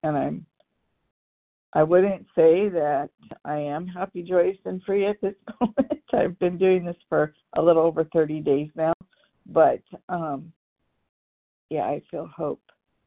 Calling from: California, United States; from Southern Cali

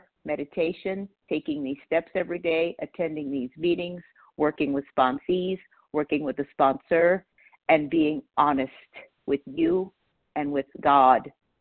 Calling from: Palmdale, California, United States; I'm a recovered compulsive overeater, and I'm calling from Palmdale, California, which is in Los Angeles County.

